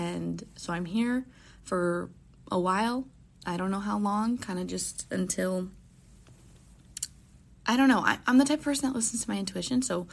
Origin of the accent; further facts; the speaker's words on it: Florida, United States; you know that I'm from Florida, and Florida is obviously very hot.